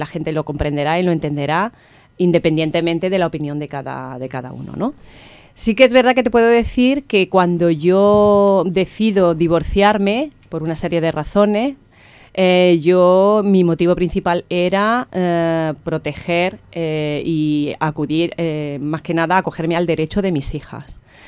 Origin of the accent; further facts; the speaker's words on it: Martos, Andalusia, Spain; also born or lived in Catalonia; yo soy nacida en Cataluña, pero sí que me he criado allí en el pueblecito de Martos